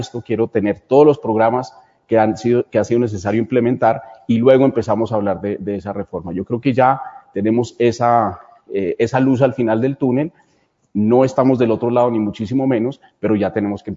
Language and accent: Spanish; Colombia; a mí me da mucho orgullo como colombiano tener ese equipo de gente